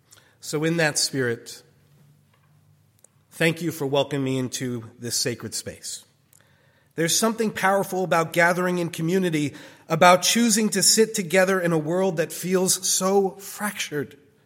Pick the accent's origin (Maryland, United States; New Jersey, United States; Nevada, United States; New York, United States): New Jersey, United States; also born or lived in Colombia; My mother was Austrian and Jewish, my father Italian and Catholic. So for much of my life, growing up in New Jersey, I spoke like this for a very, very long time.